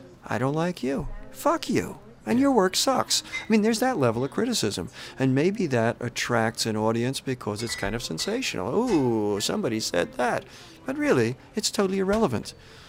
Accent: New York, United States; humor is something I grew up with in a very radical left-wing community. And I was very insular. I grew up in New York in this community.

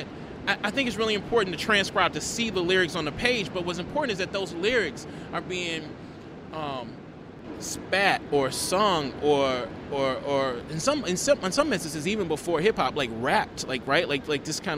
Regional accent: Mississippi, United States; when I tell people I'm from Mississippi, nobody ever says, oh my God, you know, like the home of blues

